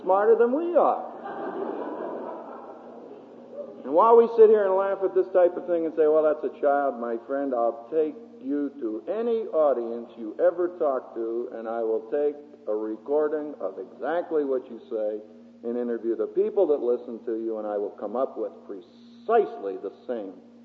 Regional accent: Philadelphia, Pennsylvania, United States

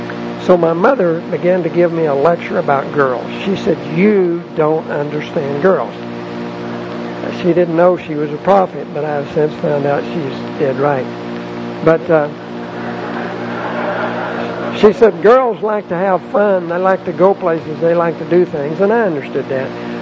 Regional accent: Texas, United States; I grew up out in West Texas and planned to be a veterinarian

